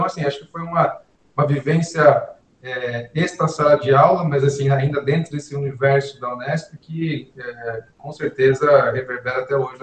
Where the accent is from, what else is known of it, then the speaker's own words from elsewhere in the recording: Botucatu, São Paulo, Brazil; eu falo muito de Botucatu porque foi onde eu fui criado